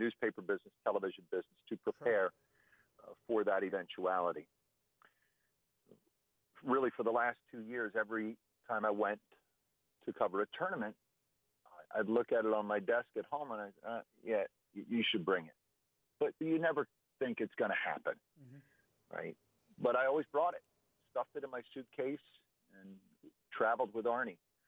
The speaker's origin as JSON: {"language": "English", "town": "Allentown", "region": "Pennsylvania", "country": "United States", "tie": "born or raised there", "said": "when I was a kid growing up in Allentown, we always heard, I was born in 1960"}